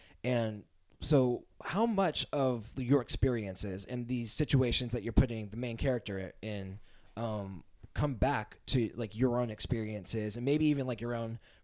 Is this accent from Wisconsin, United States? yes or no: no; Castro Valley, California, United States; also born or lived in New Mexico; because I grew up in Castro Valley in the East Bay, and then moved to New Mexico and lived there for 7 years, and then moved back to the Bay Area